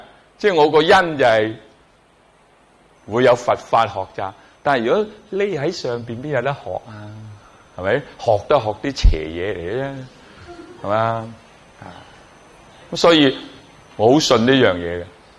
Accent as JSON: {"language": "Chinese", "town": "Guangzhou", "region": "Guangdong", "country": "China", "tie": "born there", "said": "我在广州出世的。"}